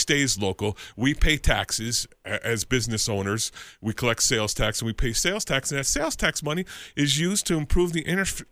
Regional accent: East Coast, United States; because I'm from East Coast.

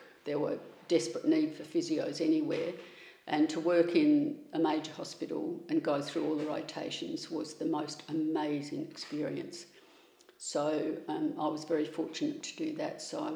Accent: Adelaide, South Australia, Australia; Well, I was born in Unley, South Australia, Adelaide, a suburb of Adelaide.

